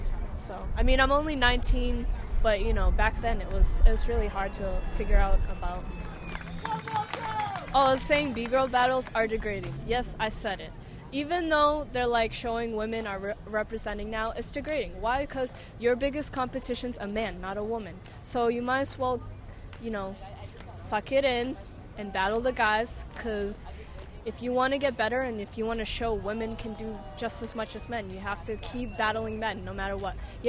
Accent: Quincy, United States; I'm from Quincy, and I started when I was, like, almost 14.

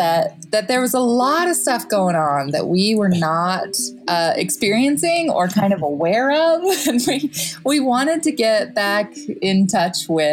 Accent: Idaho, United States; David grew up in Kansas and I grew up in Idaho.

